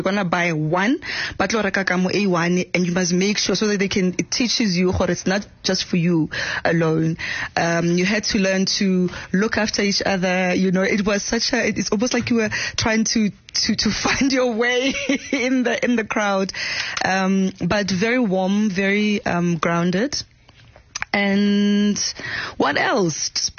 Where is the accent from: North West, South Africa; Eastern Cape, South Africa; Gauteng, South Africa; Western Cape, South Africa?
North West, South Africa; Moruleng; born there; So I was born in Moruleng, Kwara Serapane, Pilanesberg. Most people know it as Pilanesberg. Very rural at the time.